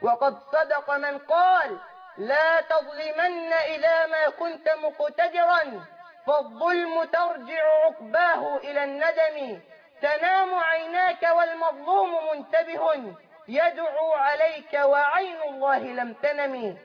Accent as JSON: {"language": "Arabic", "country": "Egypt", "said": "بلدنا مصر"}